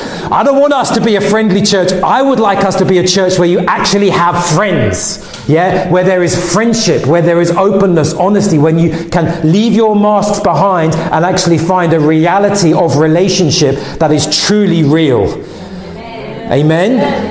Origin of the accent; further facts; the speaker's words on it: London, United Kingdom; born there; Because I was born in London.